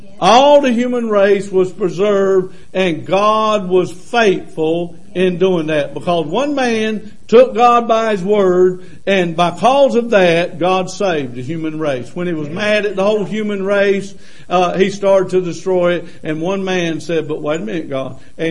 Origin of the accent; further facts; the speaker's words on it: Lancaster, South Carolina, United States; Now, I'm from Lancaster, South Carolina. I was educated in South Carolina.